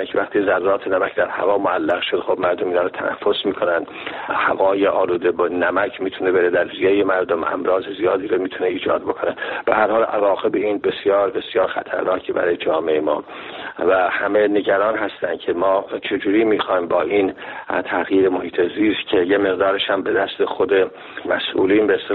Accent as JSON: {"language": "Persian", "country": "Iran", "said": "ما هممون ایرانی هستیم، مهمانهای بنده و خود من"}